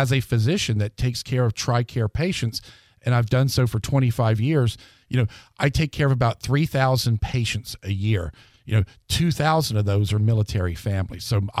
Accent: Navarre, Florida, United States; You know, I'm from Navarre.

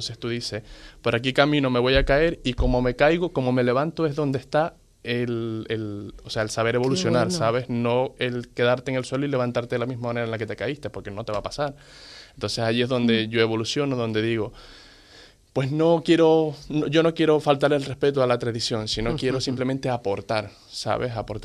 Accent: Maracaibo, Zulia, Venezuela; De donde yo vengo, que es de Maracaibo, pues hace como 1 o 2 años he descubierto de que venimos de los gitanos. ¿Vale? Entonces, tenemos una forma muy característica de hablar, muy parecida a los gitanos.

